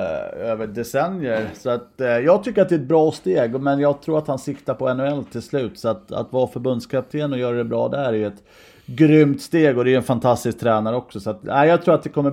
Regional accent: Stockholm, Stockholm County, Sweden; jag kommer ju rätt sent till Huddinge också. Jag är ju från Sätra, så jag är ju Mälarhöjden en Breding bo från början.

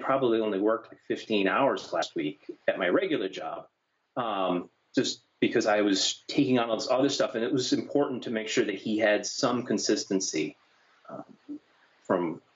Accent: South Burlington, Vermont, United States; I'm from South Burlington, Vermont, and I have a son who is 9 years old.

